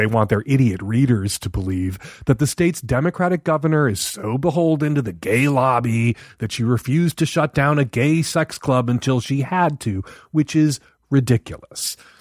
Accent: Washington, United States; food banks all across my home state of Washington.

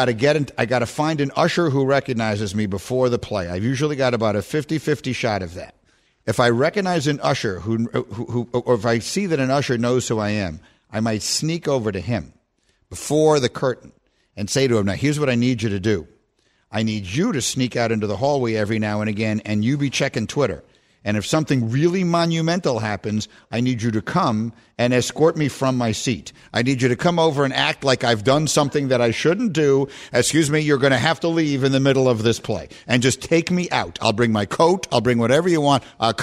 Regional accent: New York, United States; I grew up in New York.

